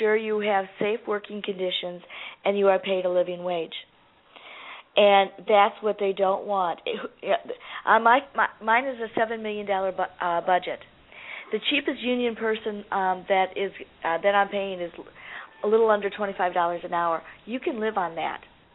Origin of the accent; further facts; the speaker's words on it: Oklahoma, United States; I'm supporting my home state. The military series is going to Oklahoma